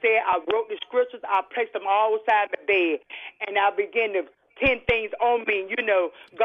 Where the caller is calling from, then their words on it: Ahoskie, North Carolina, United States; I'm calling from Ahoskie, North Carolina.